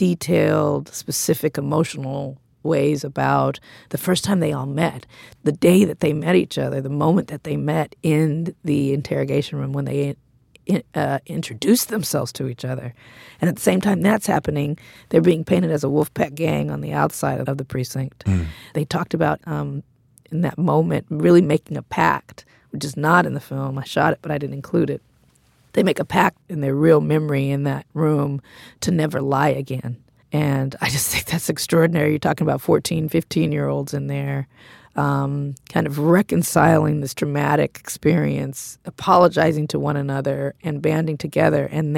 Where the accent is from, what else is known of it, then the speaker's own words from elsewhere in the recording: Compton, California, United States; I'm from Compton, and I was like, damn, it was rough here.